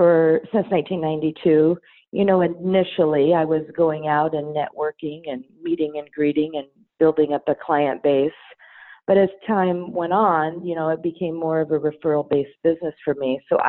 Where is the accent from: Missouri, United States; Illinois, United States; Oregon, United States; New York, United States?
Oregon, United States; So I grew up in Eastern Oregon, outside a small town on a cattle ranch. I grew up and graduated from Heppner High School.